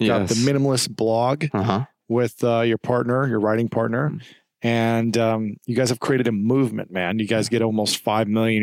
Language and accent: English; Delaware, Ohio, United States; We're both from Ohio.